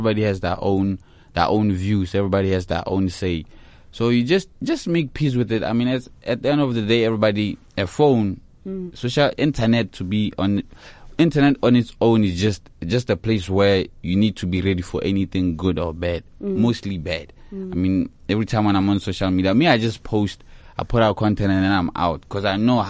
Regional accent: Botswana; Like, I come from Botswana, yes, but I get most love from here.

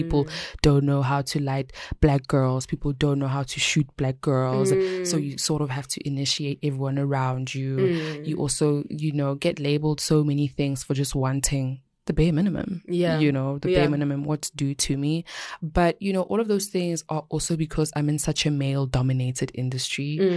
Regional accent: South Africa; and I'm a South African babe. Like, I speak all these languages.

